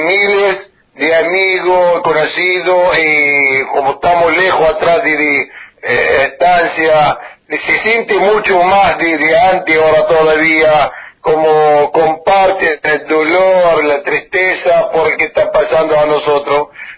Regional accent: Rojas, Buenos Aires Province, Argentina; estoy agradecido a especialmente mi pueblo Rojas y a la Argentina en general

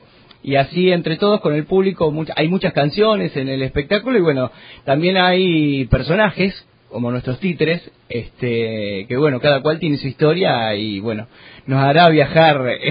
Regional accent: Chacabuco, Buenos Aires Province, Argentina; salimos de la zona porque somos de Chacabuco. Estamos muy cerquita

